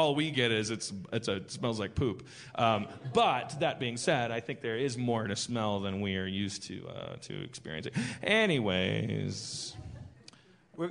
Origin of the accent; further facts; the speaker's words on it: Wisconsin, United States; because I want to hear about this Wisconsin thing because I keep hearing about it. It's my home state.